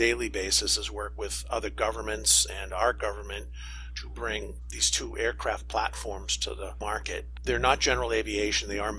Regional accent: Revere, Massachusetts, United States; So I spent about 5 years at a local newspaper in my hometown of Revere, the Revere Journal, in journal publishing.

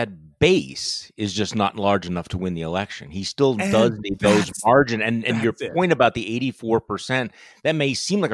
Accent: Wisconsin, United States; Well, here's a dazzling detail out of my home state of Wisconsin.

